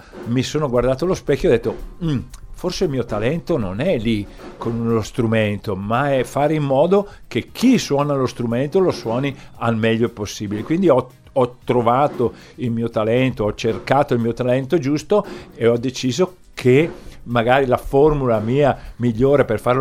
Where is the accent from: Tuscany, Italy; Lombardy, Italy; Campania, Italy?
Lombardy, Italy; Brescia; moved away; also born or lived in Bologna / Trieste; io sono di Brescia